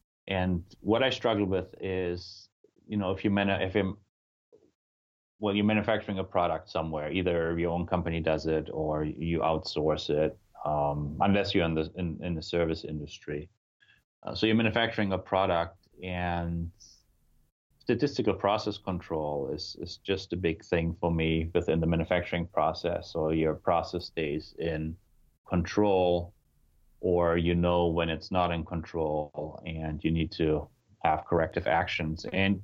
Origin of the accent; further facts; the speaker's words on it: Germany; Being German, growing up in Germany, I would think that German cars have a very high quality